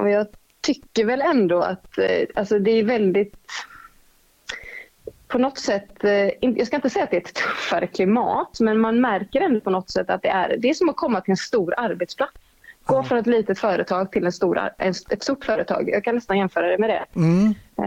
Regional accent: Gothenburg, Västra Götaland County, Sweden; jag spelade mycket på att jag var från Göteborg

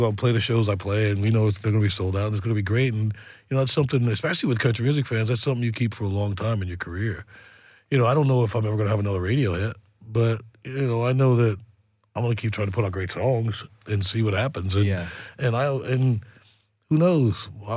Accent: United States; I'm the American artist coming over here now to try to impress some people.

